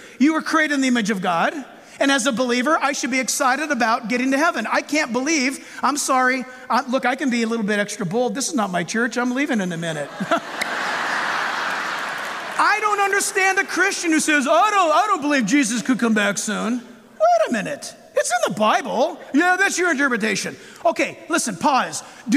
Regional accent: California, United States; We're from California.

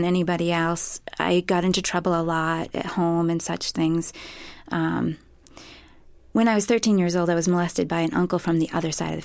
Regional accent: New Hampshire, United States; I'm from New Hampshire.

